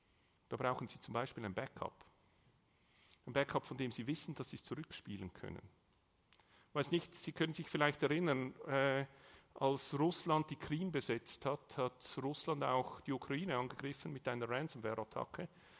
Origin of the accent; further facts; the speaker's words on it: Switzerland; Übrigens, man hat auch gesagt, ich spreche Dialekt. Ich gebe mir Mühe, Hochdeutsch zu sprechen, wie Sie hören können, ich bin Schweizer.